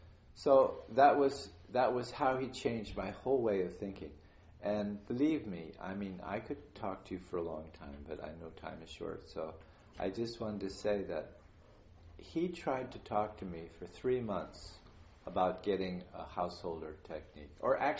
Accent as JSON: {"language": "English", "town": "Beverly Hills", "region": "California", "country": "United States", "said": "I came from California, from Beverly Hills and things like that. It was just like awful place, you know."}